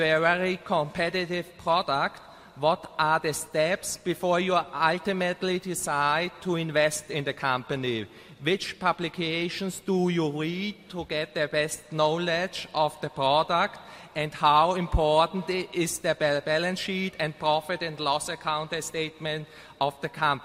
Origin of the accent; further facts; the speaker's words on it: Vienna, Austria; I'm from Vienna, Austria.